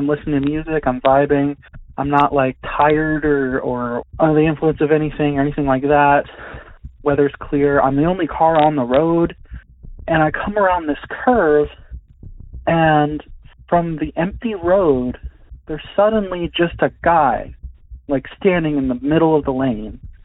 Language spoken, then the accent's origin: English; West Virginia, United States; I'm from West Virginia